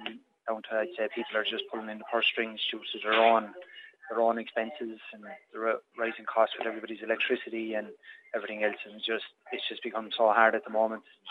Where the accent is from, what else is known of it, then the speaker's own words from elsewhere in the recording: Portlaoise, Leinster, Ireland; And we're from Port Leash, me and my wife, and we just wanted to give back to the community as well.